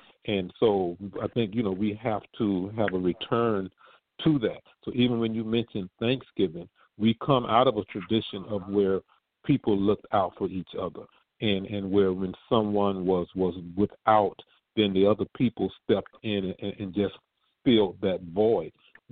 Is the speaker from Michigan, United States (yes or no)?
no; Riviera Beach, Florida, United States; when we talk about the way we used to do things when we were growing up in Riviera Beach